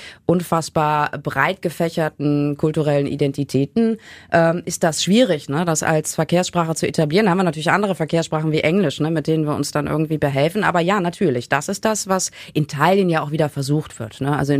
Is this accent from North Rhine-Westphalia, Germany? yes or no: yes; Cologne, North Rhine-Westphalia, Germany; ich bin in Urkölner Gewächs, ich bin im Fringsfädel groß geworden, und da hat man das Kölsche noch im Ur.